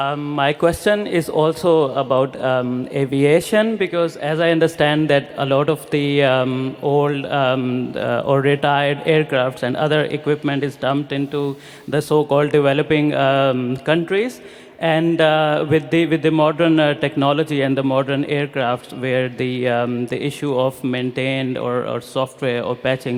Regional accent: Pakistan; Because I am a Pakistani journalist, but this worries me a lot.

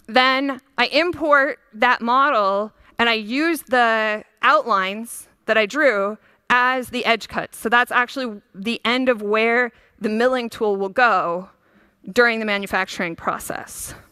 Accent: United States; Sometimes I think in inches. I'm American. I haven't quite converted.

